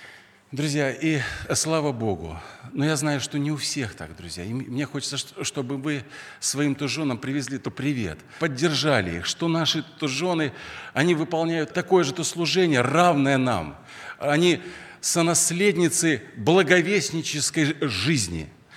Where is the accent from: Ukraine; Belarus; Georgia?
Belarus; now in Russia; Я сам с Белоруссии. И я люблю ту Беларусь.